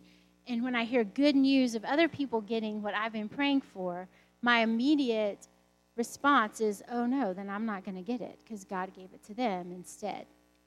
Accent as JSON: {"language": "English", "region": "the South", "country": "United States", "tie": "born or raised there", "said": "because I grew up in the South, that there would be a place without biscuits."}